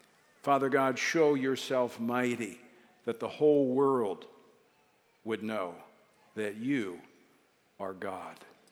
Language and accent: English; Louisiana, United States; followed by Monroe, Louisiana, in my home state.